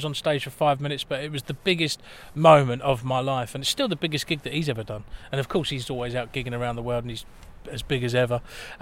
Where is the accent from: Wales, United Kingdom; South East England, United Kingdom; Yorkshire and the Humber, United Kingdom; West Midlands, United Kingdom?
South East England, United Kingdom; Brighton; also born or lived in London / Barcelona / Dubai; So then I ended up, you know, living in London, Brighton, my hometown again, ended up in Barcelona, and then ended up in Dubai, of all places, selling property.